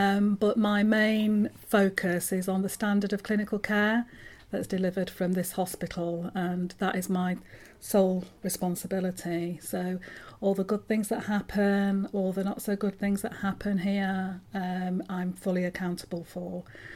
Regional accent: Manchester, North West England, United Kingdom; Right, yes, I was born in Manchester and went to school in Manchester. We moved a couple of times over my childhood, and ultimately we moved to a place called Withington, where I went to school, a convent school, in Didsbury

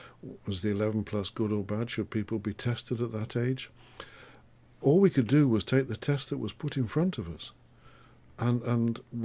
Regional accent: East Midlands, United Kingdom; born there; I was born in Derbyshire, a small town on the edge of the Peak District. And an only child.

